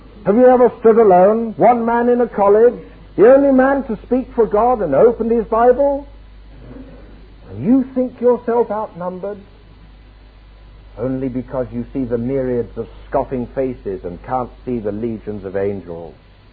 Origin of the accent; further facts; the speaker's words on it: England, United Kingdom; Why, by being English, we're sort of very cool and impassive kind of people.